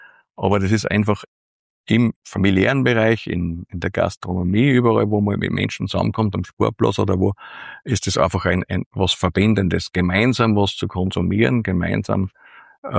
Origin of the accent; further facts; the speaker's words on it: Upper Austria, Austria; wie man so bei uns im Mühlviertel sagt